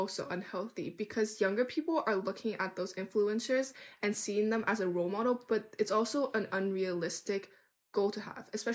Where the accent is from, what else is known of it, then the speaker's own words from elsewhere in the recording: Canada; I grew up in Canada.